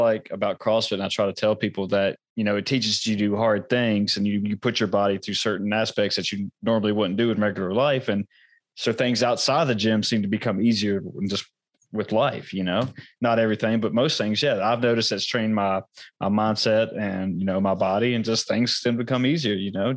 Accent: United States; born there; obviously I was born here in America, but you know, and I've never been outside the country yet

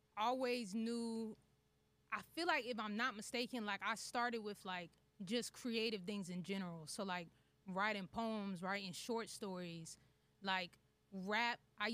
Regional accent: Fredericksburg, Virginia, United States; also born or lived in New York / North Carolina; So, like, I was born in New York, but when I was, like, 4, I moved to Virginia, then from Virginia to North Carolina.

